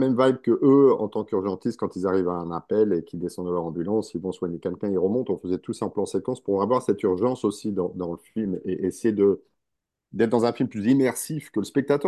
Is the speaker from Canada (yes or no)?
no; France; now in New York, United States; Ben, comme je suis français